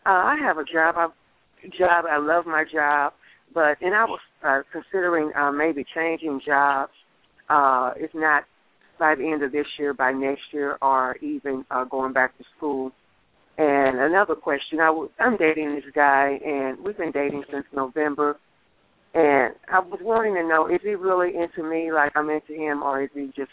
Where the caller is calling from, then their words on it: Missouri, United States; I'm calling from Missouri.